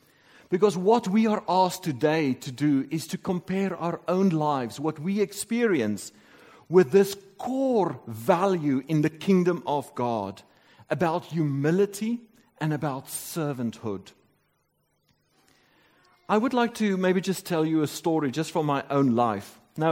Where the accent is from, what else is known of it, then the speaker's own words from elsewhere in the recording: South Africa; As a South African, you know, kind of they don't welcome us so much there.